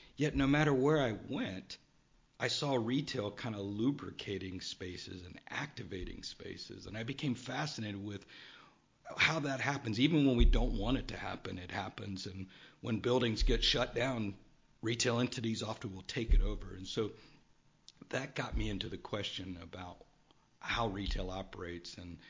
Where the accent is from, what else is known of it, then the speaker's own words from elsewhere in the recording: Loxahatchee, Florida, United States; I grew up out near Loxahatchee, Florida, in the Everglades swamps. House was on stilts, and we didn't have a lot to do. I lived on dirt roads